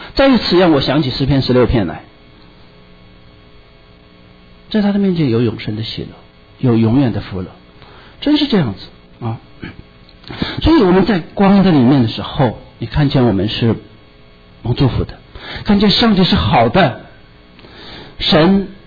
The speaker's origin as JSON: {"language": "Chinese", "country": "China", "said": "我们中国人非常讲究吃啊"}